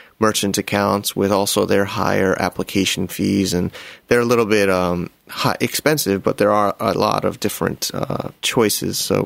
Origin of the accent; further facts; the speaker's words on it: United States; moved away; I am American, I could easily, have a U.S. company, U.S. merchant account, but I live and do business overseas, and my funds are coming in and out of Hong Kong and Asia.